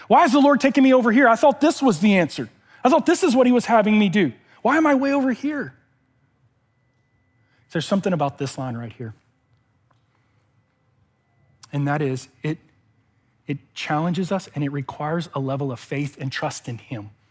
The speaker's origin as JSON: {"language": "English", "region": "Louisiana", "country": "United States", "tie": "born or raised there", "said": "So I grew up in Louisiana, and there was something funny growing up in the Bayou State"}